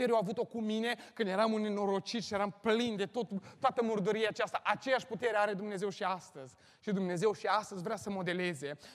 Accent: Romania; eu am crescut în România, îmi place să fac focul

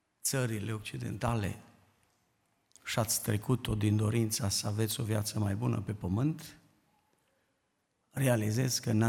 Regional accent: Romania; Eu sunt român ca voi toți.

